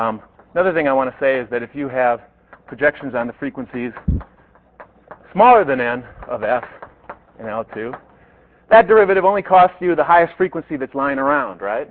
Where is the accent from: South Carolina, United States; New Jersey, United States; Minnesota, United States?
Minnesota, United States; I'm from Minnesota, so I come here, I see all this great food, I see these very friendly people, and I think this is very foreign.